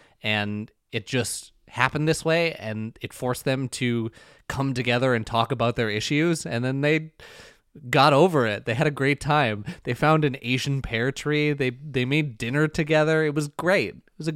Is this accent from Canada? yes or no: yes; Canada; French Canada, though. I'm kidding. I'm French Canadian.